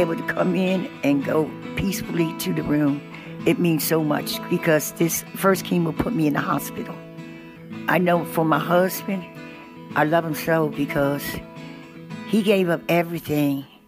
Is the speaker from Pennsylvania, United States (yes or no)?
no; Virginia Beach, Virginia, United States; I'm from Virginia Beach, Virginia.